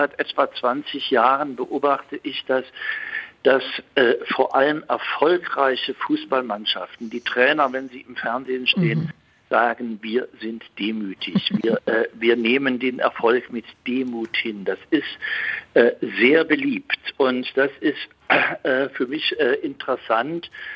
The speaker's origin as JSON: {"language": "German", "country": "Switzerland", "said": "ich bin Schweizer"}